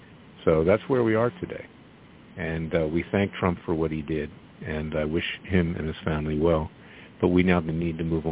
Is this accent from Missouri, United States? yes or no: no; Florida, United States; I've been favorably disposed so far of Governor DeSantis in Florida. That's my home state.